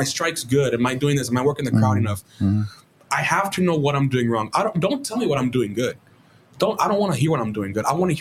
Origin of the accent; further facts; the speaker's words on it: Texas, United States; And I'm like, yes, sir, but I'm from the Rio Grande Valley.